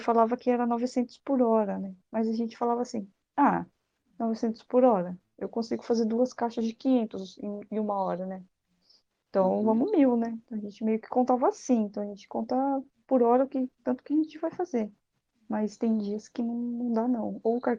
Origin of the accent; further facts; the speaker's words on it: Brazil; Pô, eu sou brasileira aí, eu tô com uma pessoa